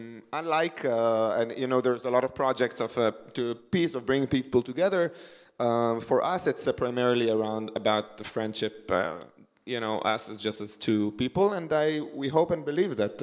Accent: Jerusalem, Jerusalem District, Israel; for me before growing up in Jerusalem, Israel, I didn't really speak to anybody who's Arabic before, who spoke Arabic.

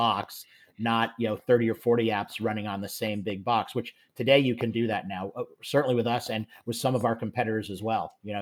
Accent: California, United States; I am from Silicon Valley, as you guys know, and we really do have earthquakes.

